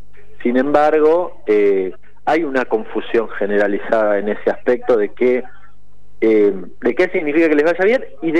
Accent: Argentina; como argentinos nos conmueve de la misma forma

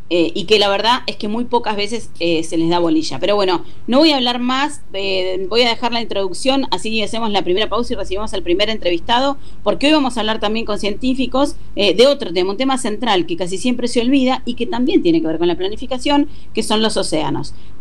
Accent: Trelew, Chubut, Argentina; Sabes que yo soy de Trelew.

